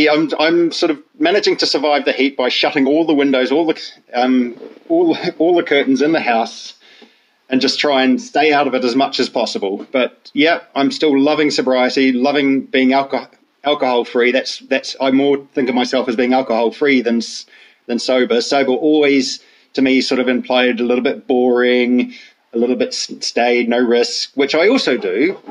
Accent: New Zealand; growing up in New Zealand, we have a similar sort of culture that we imported from the UK and from Ireland.

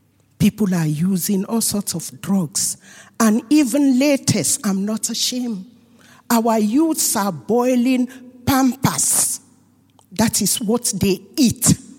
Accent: Sierra Leone; now in United Kingdom; I'm from Sierra Leone, and I've been following a lot of things happening in Sierra Leone.

